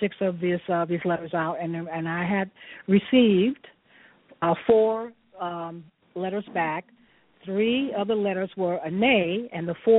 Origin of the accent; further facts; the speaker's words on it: Chicago, Illinois, United States; Me being born and raised in Chicago, it put me in kind of a little shock.